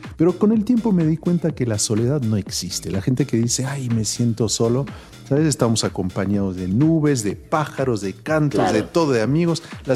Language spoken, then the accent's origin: Spanish; France; Spanish is a second language; now in Mexico; yo llegué con mi disco, yo vivía en Francia, sí, yo era, yo soy francés.